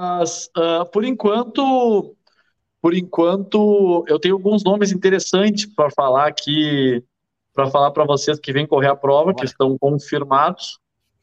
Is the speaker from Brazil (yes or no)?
yes; Porto Alegre, Rio Grande do Sul, Brazil; eu nasci e me criei em Porto Alegre desde faz 34 anos